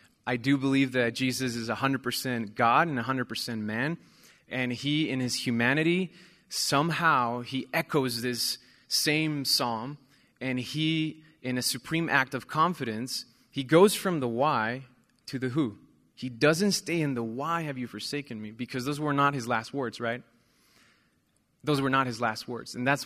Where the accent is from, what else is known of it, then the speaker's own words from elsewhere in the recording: Puebla, Mexico; And so 30 years ago, I was born in Puebla, Mexico. I'm originally from there.